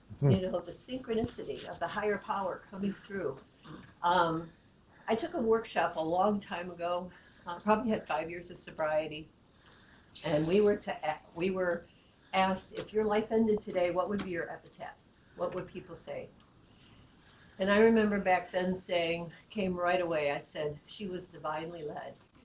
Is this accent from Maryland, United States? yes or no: no; Ohio, United States; also born or lived in Buffalo, New York; I was born in Buffalo, New York, and I lived there till I was age 7. And then we moved to Ohio. I had a whole new beginning, and I'll get into that. And then spent most of my time in Ohio.